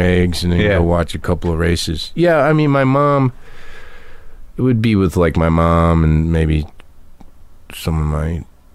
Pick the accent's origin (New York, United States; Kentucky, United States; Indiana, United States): Kentucky, United States; Lexington; born there; I was born in Lexington, Kentucky